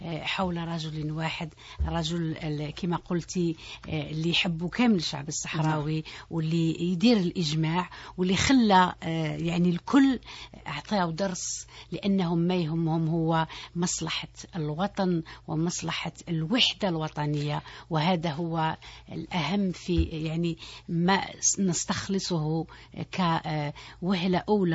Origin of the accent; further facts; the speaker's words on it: Algeria; يعني وهذه حاجة احنا نتكلموها كجزائريين، لأن فعلا لاحظناها